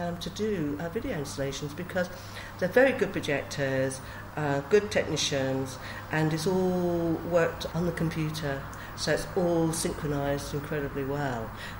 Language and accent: English; London, United Kingdom; I'm a Londoner, and I knew that from a child.